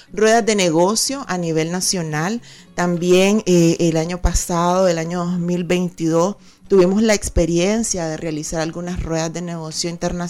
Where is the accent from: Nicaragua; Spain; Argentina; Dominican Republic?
Nicaragua; nosotros como nicaragüenses tenemos esa capacidad. Los nicaragüenses nos caracterizamos por ser hombres y mujeres trabajadoras